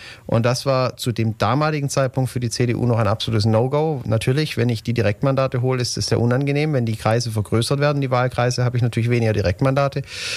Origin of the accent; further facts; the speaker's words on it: Ulm, Baden-Württemberg, Germany; Also ich bin Ulmer durch und durch. Ich bin zwar in Tübingen geboren, aber mit 2 Jahren eigentlich schon in die Region gezogen. Seitdem hier auch groß geworden. Das Elternhaus ist Ulm, aus Ulm. Das Großelternhaus ist aus Ulm.